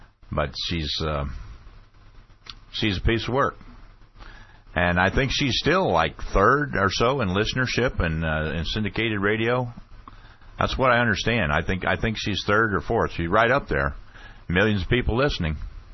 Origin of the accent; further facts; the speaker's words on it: United States; But really, as an American, I'm ashamed of that.